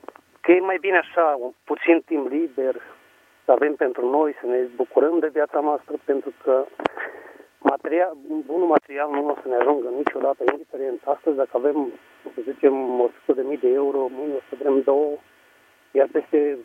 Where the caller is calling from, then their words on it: Pitești, Argeș, Romania; sunt din Pitești